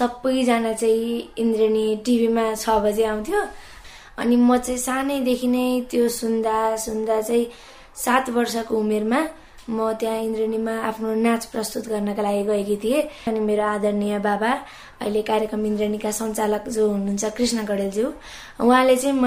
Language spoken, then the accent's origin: Nepali; Bagmati, Nepal; now in Kathmandu, Nepal; कक्षा 9 पढ्छु। मेरो गाउँ चाहिँ काभ्रे हो अनि म यहाँ हाल अहिले काठमाडौँको कोठाटारमा बसिरहेकी छु।